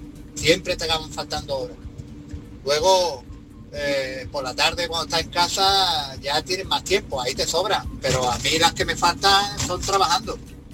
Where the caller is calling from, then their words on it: Málaga, Andalusia, Spain; de Málaga. Yo llevo 30 años repartiendo mensajería.